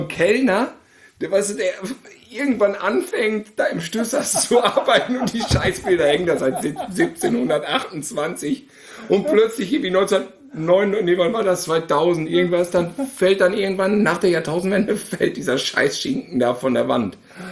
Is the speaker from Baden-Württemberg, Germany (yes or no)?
no; North Rhine-Westphalia, Germany; das ist so als Westfale.